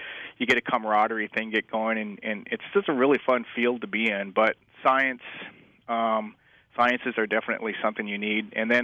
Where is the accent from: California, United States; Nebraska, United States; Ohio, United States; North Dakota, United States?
North Dakota, United States; I grew up in North Dakota, and the thing that just interested me were the thunderstorms growing up in North Dakota.